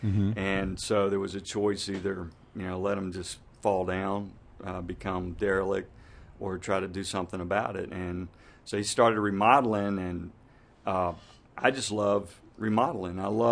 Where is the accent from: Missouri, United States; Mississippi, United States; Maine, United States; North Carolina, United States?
North Carolina, United States; Saxapahaw; And then, so my father grew up in Saxbahaw and I grew up in Saxbahaw.